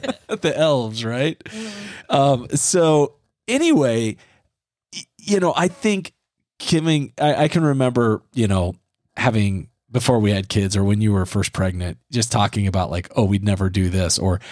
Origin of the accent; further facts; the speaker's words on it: Midwest, United States; I'm from the Midwest and May Day was a big deal. And I remember I moved out West and nobody had any idea.